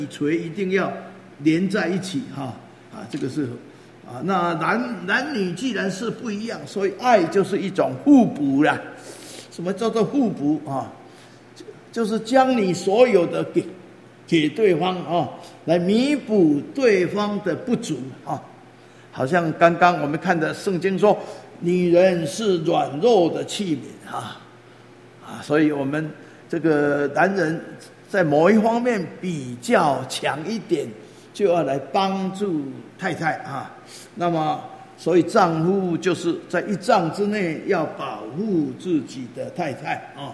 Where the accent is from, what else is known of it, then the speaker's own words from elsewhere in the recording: Taiwan; 我们人家说我们台湾人哦，这个说得很好哈